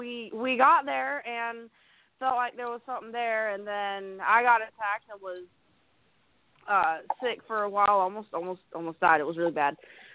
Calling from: North Carolina, United States; from North Carolina.

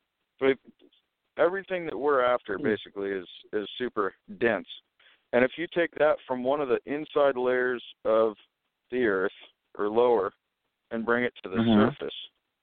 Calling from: Washington, United States; Yep, I'm right across from Seattle. I can see Seattle from where I work.

